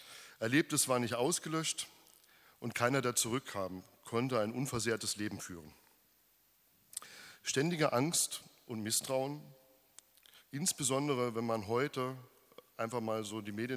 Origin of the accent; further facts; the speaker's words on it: Trier, Rhineland-Palatinate, Germany; Also ich bin nicht nur gebürtiger Trierer, ich habe auch meinen Lebensmittelpunkt hier in Trier. Und fühle mich auch sehr, sehr mit meiner Heimat hier verwurzelt, wie meine ganze Familie.